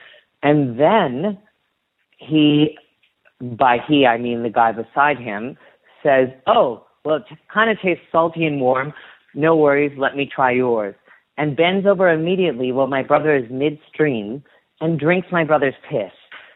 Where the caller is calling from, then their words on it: Toronto, Ontario, Canada; I'm calling from Toronto, Ontario.